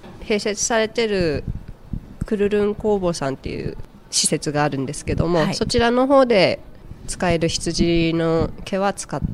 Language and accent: Japanese; Sapporo, Hokkaido, Japan; now in Shibetsu, Japan; あ、いえ、札幌なんです。